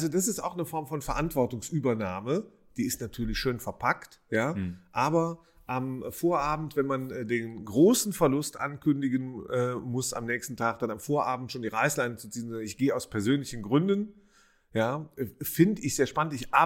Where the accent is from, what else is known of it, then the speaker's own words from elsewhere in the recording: Rhineland, Germany; jemand aus dem Rheinland, aus meiner Heimat